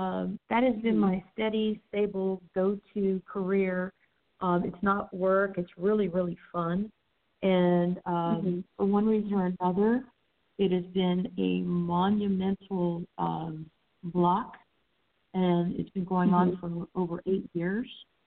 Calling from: Florida, United States; I'm calling from Florida.

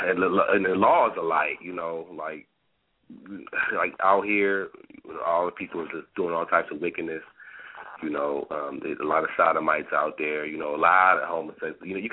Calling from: Cleveland, Ohio, United States; from Cleveland.

